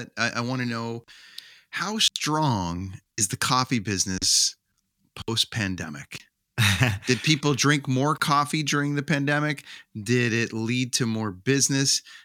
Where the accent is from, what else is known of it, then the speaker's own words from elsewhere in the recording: Canada; It's not quite there as a Canadian having to buy Canadian to euros